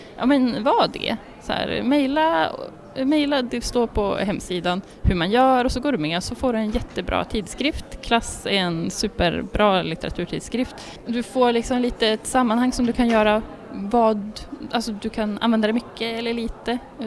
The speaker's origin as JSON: {"language": "Swedish", "town": "Kramfors", "region": "Västernorrland County", "country": "Sweden", "said": "Jag är från Kramfors i Ångermanland."}